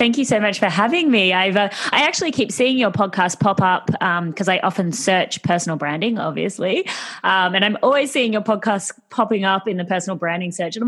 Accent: Australia; So I am Australian, as you can probably hear.

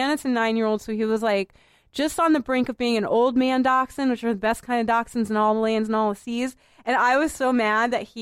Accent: Boston, Massachusetts, United States; I'm not from Newton. I'm not a native of Newton. I'm a native of Boston proper. I grew up in Boston proper

